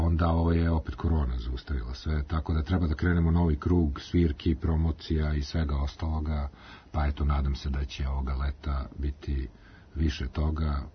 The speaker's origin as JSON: {"language": "Serbian", "region": "Belgrade", "country": "Serbia", "tie": "born or raised there", "said": "Beograd je uvek bio inspiracija i ostaće moj rodni grad"}